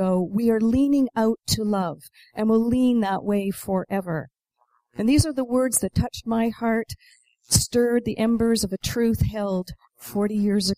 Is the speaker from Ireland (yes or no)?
no; Montreal, Quebec, Canada; Growing up in Montreal in the 70s, I myself was very aware of his poetry and music